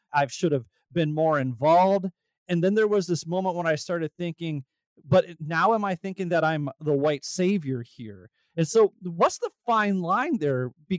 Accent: Minnesota, United States; And what's even wilder is we're both from Minnesota.

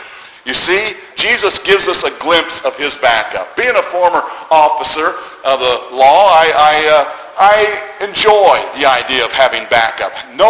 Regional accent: Boston, Massachusetts, United States; born there; I can't plan where I was born. I was born in Boston.

